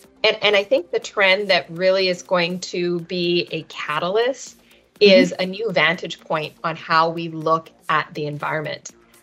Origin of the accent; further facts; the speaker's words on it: Canada; I grew up in Canada in a somewhat rural setting. I was situated in an area where, you know, we grew up on 20 acres. We had a lot of access to nature. We had, you know, a small family farm with chickens